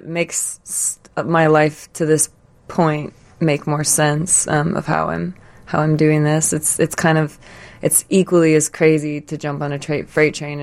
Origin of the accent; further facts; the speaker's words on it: Park Ridge, Illinois, United States; Yeah, I grew up, you know, Park Ridge, Irish Catholic family, big Irish Catholic, Chicago, super Chicago family.